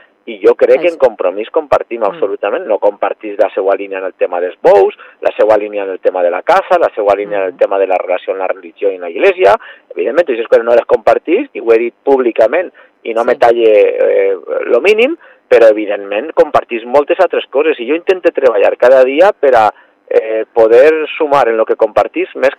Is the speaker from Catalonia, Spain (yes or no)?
no; Vila-real, Valencian Community, Spain; el que m'importa és el meu poble, és Vila-real, Vila-real primer que res